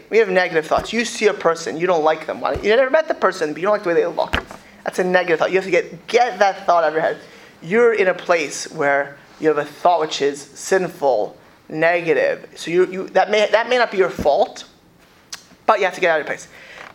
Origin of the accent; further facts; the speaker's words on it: Miami Beach, Florida, United States; I grew up on Miami Beach, right?